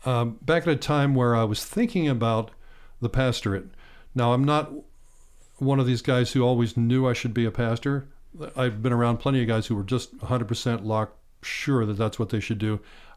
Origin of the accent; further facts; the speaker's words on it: Bedford, Pennsylvania, United States; Grew up on a farm 7 miles outside of Bedford, Pennsylvania, south central part of Pennsylvania.